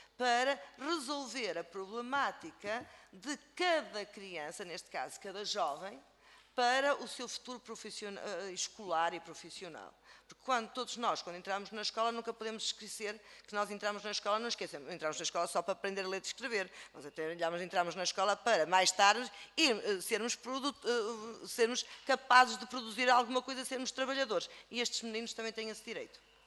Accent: Porto, Norte, Portugal; Eu sou do Porto

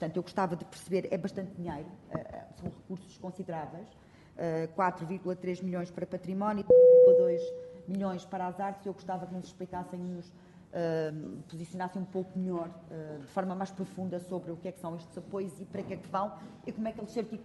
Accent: Moura, Beja, Portugal; sou de Moura

